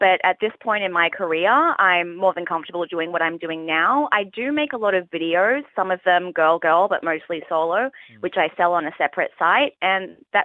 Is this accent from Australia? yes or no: yes; Australia; accent: Australian; accent is actually such a selling point because the boys come in and they say, oh my gosh, you're Australian. Yeah. I love your accent.